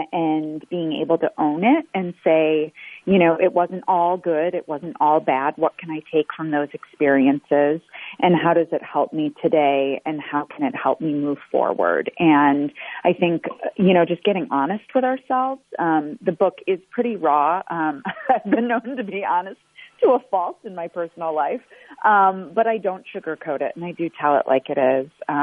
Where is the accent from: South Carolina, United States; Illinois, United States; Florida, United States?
Illinois, United States; Chicago; Well, I am born and raised in Chicago above my parents' bar. That should say enough.